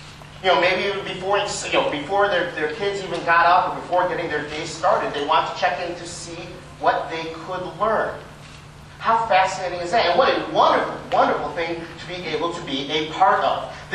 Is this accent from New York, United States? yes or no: no; Chicago, Illinois, United States; Since I'm from Chicago, you know